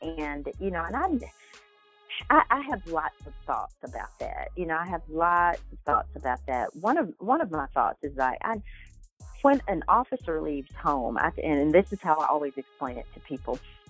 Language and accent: English; Birmingham, Alabama, United States; also born or lived in Selma / Montgomery; I'm actually originally from Selma, Alabama. I was actually, my mom and dad are both from Selma.